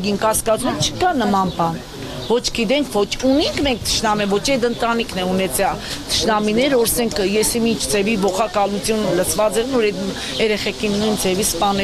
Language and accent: Armenian; Gyumri, Shirak, Armenia; Գյումրիի բնակիչ եմ, ի՞նչն է գյումրեցի եմ ես